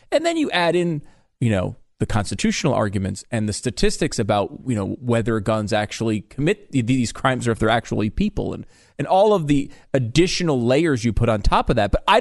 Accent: Connecticut, United States; Of course, I grew up in Connecticut. There was like, I think there's one gun in the state, basically.

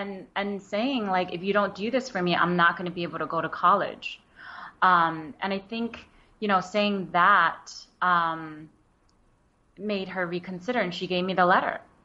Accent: United States; Growing up in the States, going through the school system, speaking English.

